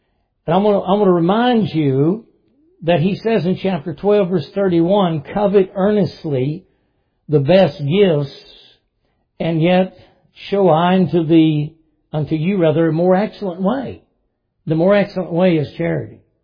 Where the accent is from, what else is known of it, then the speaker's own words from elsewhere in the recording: Dayton, Tennessee, United States; right across the mountain from my hometown in Dayton